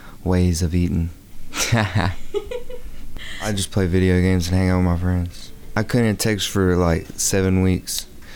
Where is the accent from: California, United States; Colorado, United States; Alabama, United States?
Alabama, United States; Mobile; I'm 18. I'm from Mobile, Alabama. I'm a senior in high school.